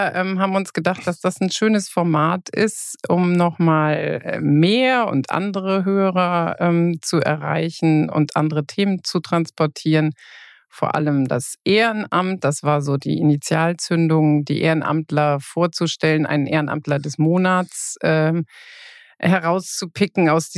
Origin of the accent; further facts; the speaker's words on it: Kassel, Hesse, Germany; also born or lived in Münster; ich bin gebürtig aus Münster, bin aber in Kassel aufgewachsen und habe dann in Münster wieder Geschichte und Archäologie studiert. Habe dann in Hamburg und Kiel gelebt